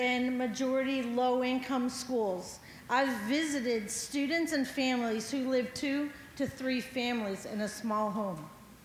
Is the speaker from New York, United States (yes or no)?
no; Maryland, United States; I'm from Anne Arundel County, Arkandov. I've lived there for 31 years, and I've been an educator for 33.